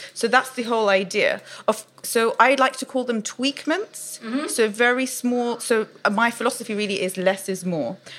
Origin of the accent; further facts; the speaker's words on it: London, United Kingdom; So I was born in London. My parents are of Iraqi origin.